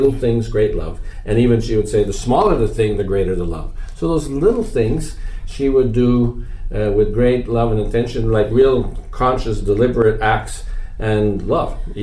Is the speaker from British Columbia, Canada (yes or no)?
no; Winnipeg, Manitoba, Canada; Yes, I'm from Winnipeg, Canada. And I was raised in the Ukrainian Catholic Church.